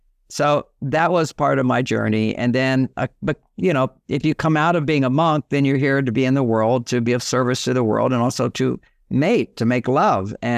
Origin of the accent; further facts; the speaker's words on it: Houston, Texas, United States; Houston, Texas, I'm a Texan, I'm a cowboy, you know, all these things.